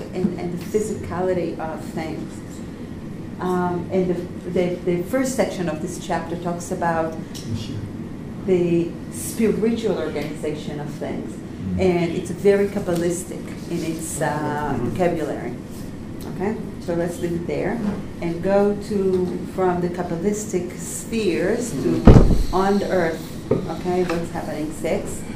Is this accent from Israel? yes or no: yes; Israel; growing up in Israel, it makes you very sarcastic